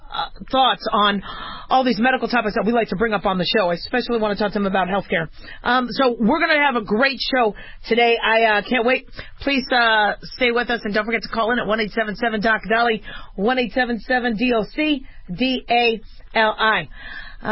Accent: Phoenix, Arizona, United States; also born or lived in Las Vegas; I grew up in Phoenix and I grew up in Vegas, so I know that you wait to let the hose run out a little bit

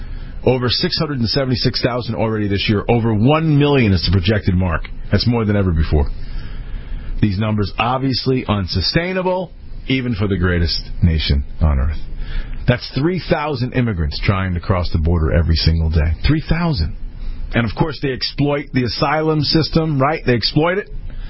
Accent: Connecticut, United States; I'm not necessarily a big hockey guy, but, man, I'm from Connecticut, and everywhere you turn today, people had sad faces.

